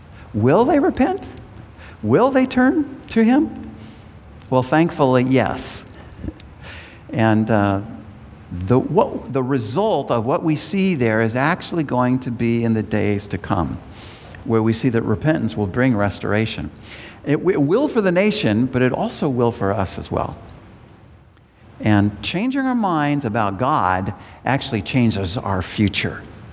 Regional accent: United States; I say that with a great sense of sadness in my heart as an American

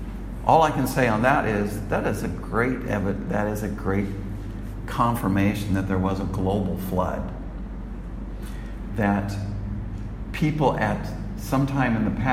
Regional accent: California, United States; I told you, for example, that I grew up in California.

